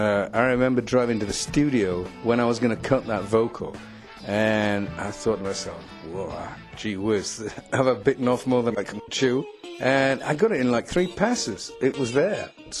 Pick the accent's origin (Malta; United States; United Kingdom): Malta; Well, when I was growing up in Malta, there was no television or movies.